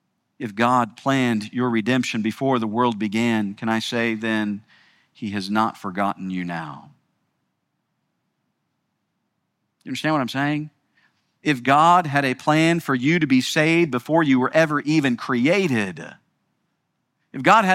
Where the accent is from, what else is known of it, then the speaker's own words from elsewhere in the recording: United States; Look, I'm so thankful that I'm an American. I'm proud to be in America.